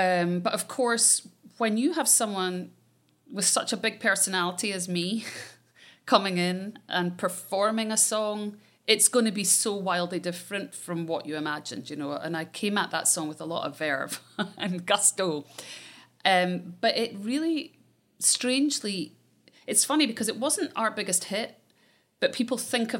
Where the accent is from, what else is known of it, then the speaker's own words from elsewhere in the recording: Scotland, United Kingdom; again, I'm Scottish